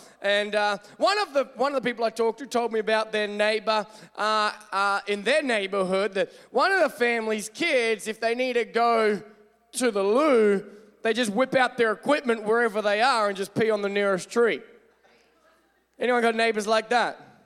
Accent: Australia; I'm Australian

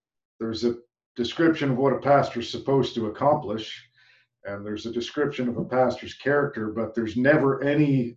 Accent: Canada; Of course, being a Canadian professor

